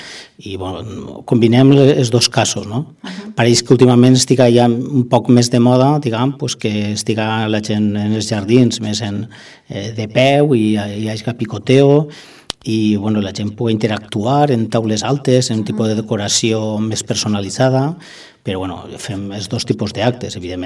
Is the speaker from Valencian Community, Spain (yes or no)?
yes; Nules, Valencian Community, Spain; que soc de Nules i visc a la Vila Vella, encara que treballi en Castelló i l'empresa estigui a Castelló